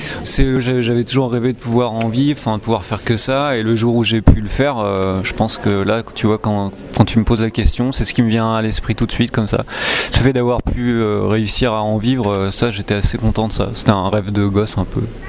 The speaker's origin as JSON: {"language": "French", "town": "Angoulême", "region": "Nouvelle-Aquitaine", "country": "France", "lives_now": "Tours, France", "said": "Alors, je suis originaire d'Angoulême. Voilà. Là, j'habite à Tours, mais depuis 8 ans. Mais à la base, je suis plutôt de Charente, d'Angoulême."}